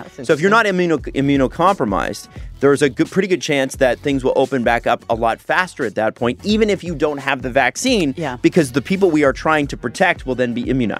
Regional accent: Scarborough, Ontario, Canada; I grew up in Scarborough, very near the lake, right?

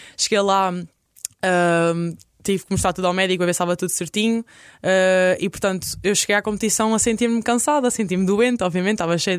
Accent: Vila Nova de Poiares, Centro, Portugal; Eu sou de Vila Nova de Poiares.

